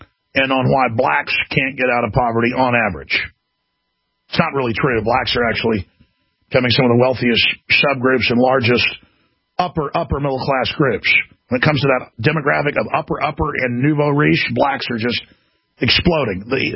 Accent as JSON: {"language": "English", "town": "Dallas", "region": "Texas", "country": "United States", "tie": "born or raised there", "said": "they remind me of growing up in Dallas"}